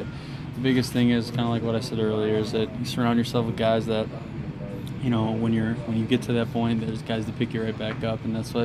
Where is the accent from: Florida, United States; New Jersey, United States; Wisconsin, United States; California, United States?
Wisconsin, United States; Waukesha; Waukesha, Wisconsin.